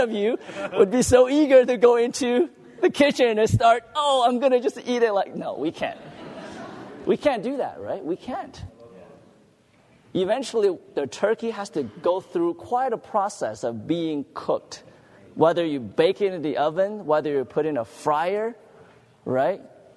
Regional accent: Diamond Bar, California, United States; I'm from Diamond Bar. By the way … I have to drive from Diamond Bar to Anaheim.

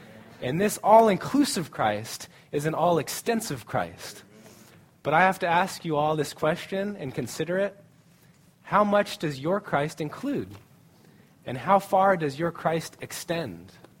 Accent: California, United States; And I think he mentioned to you that we're from Southern California.

